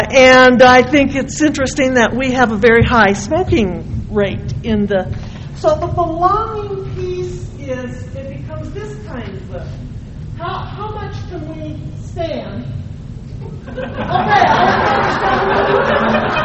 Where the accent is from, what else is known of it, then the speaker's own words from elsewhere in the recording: Utah, United States; and I thought about my growing up in Carbon County in Utah, which is only 20% Mormon